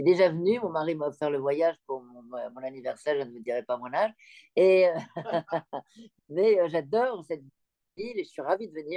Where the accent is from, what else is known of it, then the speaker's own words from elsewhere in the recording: Lille, Hauts-de-France, France; je parle de mes débuts au cinéma quand j'étais jeune fille, quand je suis arrivée de Lille